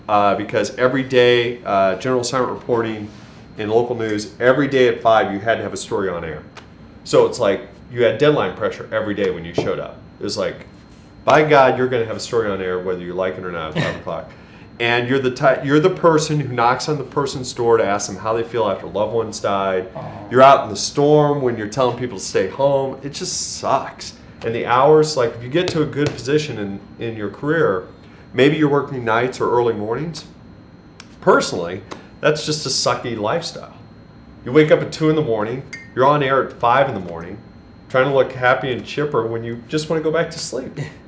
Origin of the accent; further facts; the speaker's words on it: Omaha, Nebraska, United States; I can tell you that growing up in Omaha, Nebraska, where I'm from